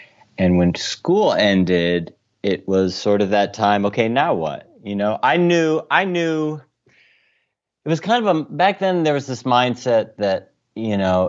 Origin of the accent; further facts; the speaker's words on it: Grand Rapids, Michigan, United States; now in Chicago, United States; it's a very sort of easy move when you're in the Midwest, because I was from Grand Rapids, Michigan. We went to school in Kalamazoo, Michigan